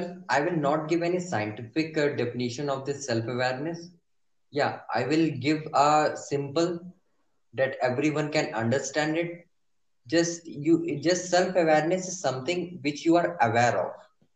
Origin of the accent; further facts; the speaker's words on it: India; Hey listeners … I'm from India.